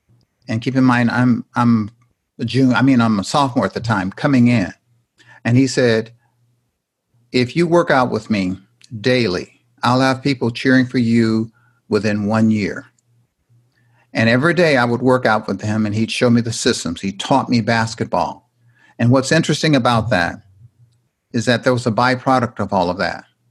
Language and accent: English; Indiana, United States; I grew up in Indiana. And in Indiana, it's the law. You have to play basketball.